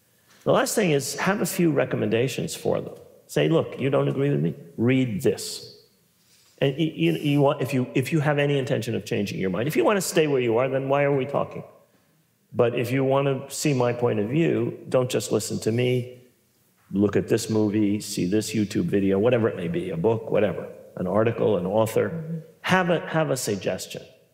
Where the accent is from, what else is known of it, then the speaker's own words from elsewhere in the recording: New York City, New York, United States; And I grew up in New York City. I think that explains it.